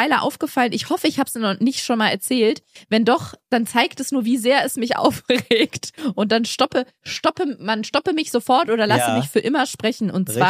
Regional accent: Berlin, Germany; Ich komme aus Berlin.

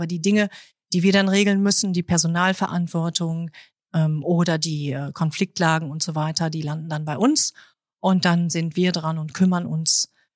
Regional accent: Schüttorf, Lower Saxony, Germany; Ich stamme aus Schüttorf, bin da mit 3 Geschwistern groß geworden.

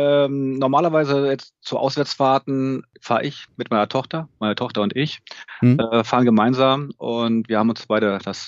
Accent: Berlin, Germany; born there; now in Essen, Germany; Nein, ich kann von mir behaupten, geborener Berliner zu sein. Das steht zumindest in meinem Ausweis.

